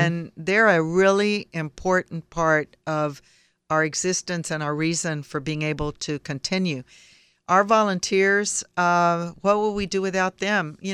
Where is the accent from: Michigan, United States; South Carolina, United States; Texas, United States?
Texas, United States; Even though we're all American and we're all Texans, these are things that are important for who we are as people